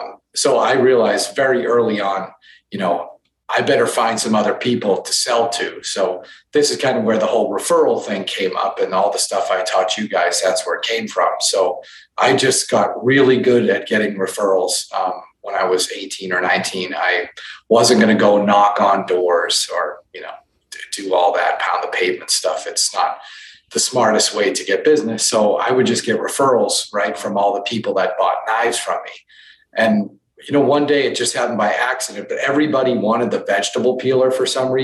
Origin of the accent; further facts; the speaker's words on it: Boston, Massachusetts, United States; growing up in Boston in the Northeast, right, one state away from you, I didn't speak.